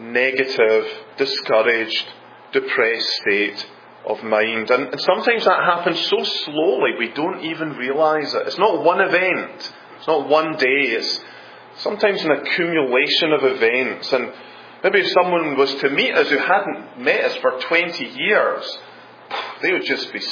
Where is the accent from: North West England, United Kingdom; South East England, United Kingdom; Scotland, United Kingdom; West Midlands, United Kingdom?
Scotland, United Kingdom; being a Scot